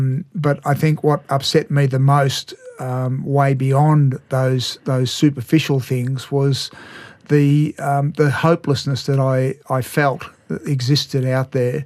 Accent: Melbourne, Victoria, Australia; I grew up in Melbourne and went to a Jesuit school down there.

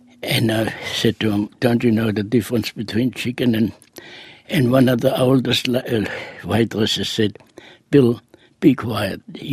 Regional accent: Wilhelma, Central District, Israel; English is a second language; moved away; So I said, no, I want to see my hometown, my home little village. And I forgot the name of it. My brother-in-law knew the name already, Ben Arot Wilhelma.

